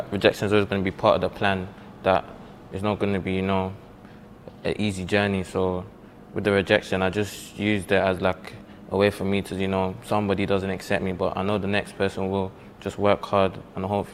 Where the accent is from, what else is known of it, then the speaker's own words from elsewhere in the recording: Dublin, Leinster, Ireland; accent: Dublin; now in London, United Kingdom; Nah, I was vexed as soon as my accent went. I was so angry because I thought that was the one thing that I can hold from Ireland. So when it left, I feel like a part of me left